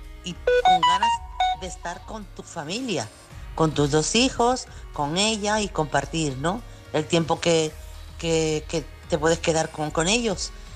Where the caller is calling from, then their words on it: Chiclana, Andalusia, Spain; corresponsal de Chiclana.